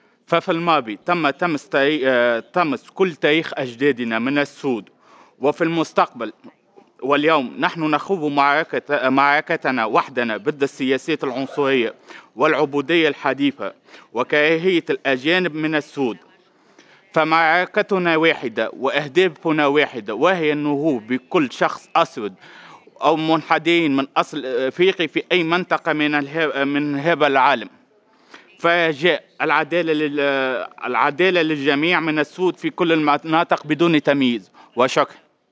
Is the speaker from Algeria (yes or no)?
no; Tunisia; فأنا تونسي إفريقي عربي.